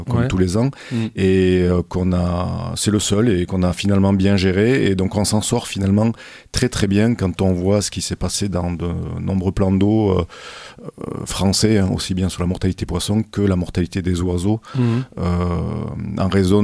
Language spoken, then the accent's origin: French; Saint-Vincent-de-Tyrosse, Nouvelle-Aquitaine, France; moi je suis un local, donc je suis originaire de Saint-Vincent-Tyros et passionné depuis tout petit.